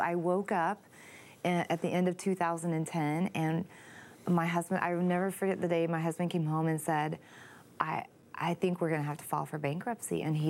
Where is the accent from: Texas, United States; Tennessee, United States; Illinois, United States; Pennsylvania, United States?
Texas, United States; I'm from Texas